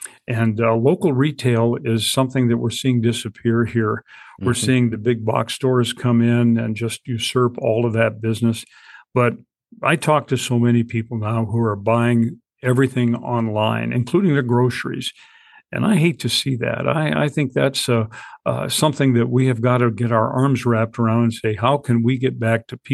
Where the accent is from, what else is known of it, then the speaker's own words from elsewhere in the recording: Washington, United States; And of course, I came from Northwest Washington State.